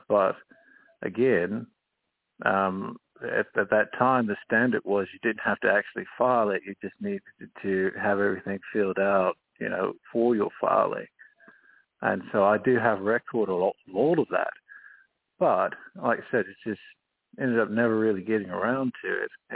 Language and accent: English; Lambeth, London, United Kingdom; I'm from England. I'm from Lambeth.